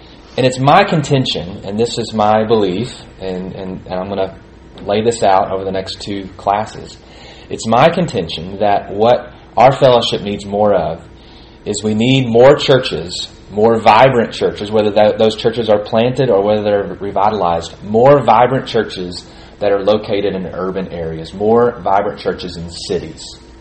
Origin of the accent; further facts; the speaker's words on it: Searcy, Arkansas, United States; So I grew up in a small town. I grew up in Searcy, Arkansas, and at that time about 15,000 to 20,000 people was our population.